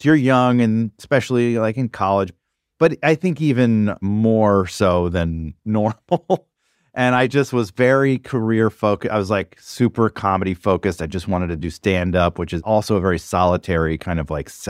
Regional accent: the South, United States; now in New York, United States; I grew up in the South. I grew up in an environment where therapy was just like for like either crazy people or wimps.

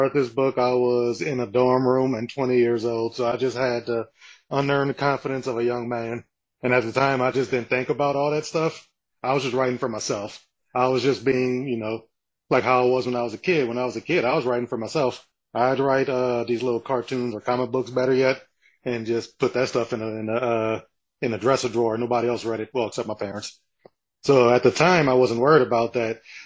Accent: New Orleans, Louisiana, United States; born there

